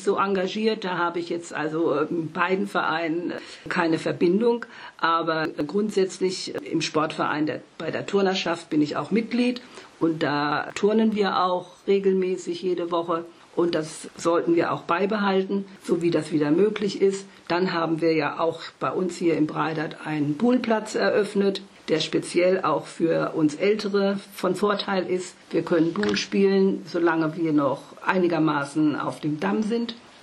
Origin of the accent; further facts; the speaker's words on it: Lower Saxony, Germany; also born or lived in Palatinate; now in Rödermark, Germany; ich komme ja aus Niedersachsen und meine alte Heimat, da habe ich also nach wie vor keinen Kontakt mehr. Und die zweite Heimat war die Pfalz, wo auch mein Mann herkommt.